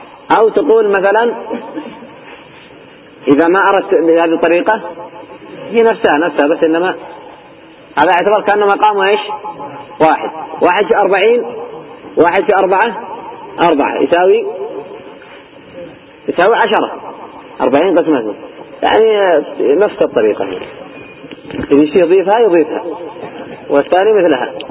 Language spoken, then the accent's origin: Arabic; Yemen; القراص تقسيم قديم كانوا يقسمونه حتى عندنا في اليمن